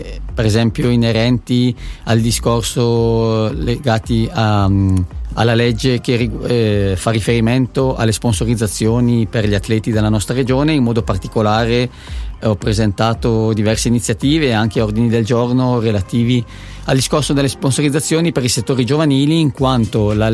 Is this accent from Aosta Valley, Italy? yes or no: yes; Champdepraz, Aosta Valley, Italy; che è proprio nel mio paese, cioè il comune di Chant-de-Prat